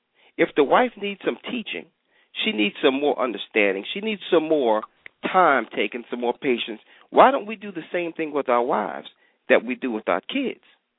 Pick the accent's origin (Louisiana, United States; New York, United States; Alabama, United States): New York, United States; We grew up in New York, some of us, we lock our doors.